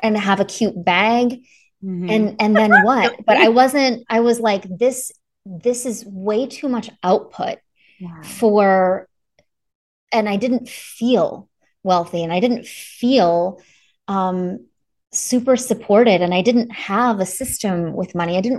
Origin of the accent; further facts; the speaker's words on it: Wisconsin, United States; also born or lived in East Coast; now in Kansas City, United States; I'm in Kansas City. So I'm in the Midwest. I actually grew up in northern Wisconsin, but wow. I've been here since 2005.